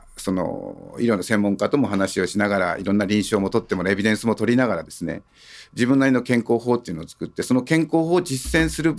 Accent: Kagoshima, Japan; いや、出身はそれこそ鹿児島なんです。

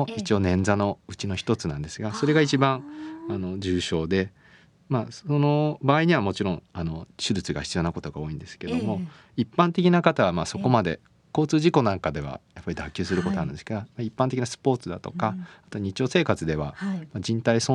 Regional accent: Hamamatsu, Shizuoka, Japan; 浜松なので、ええ、あの静岡来た時はちょっとグラスって何ですかって聞いちゃいましたけど

